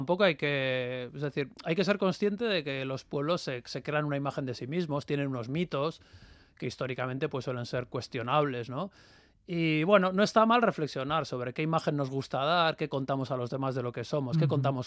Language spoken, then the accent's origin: Spanish; Basque Country, Spain; yo vengo del País Vasco.